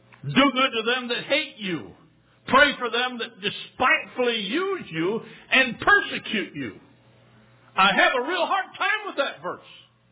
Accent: Montana, United States; also born or lived in Michigan; I'm from Montana. I may have been born in Michigan, but it was before I knew what Montana was.

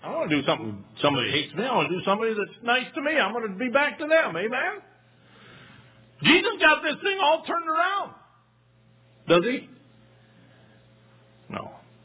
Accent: Montana, United States; also born or lived in Michigan; I'm from Montana. I may have been born in Michigan, but it was before I knew what Montana was.

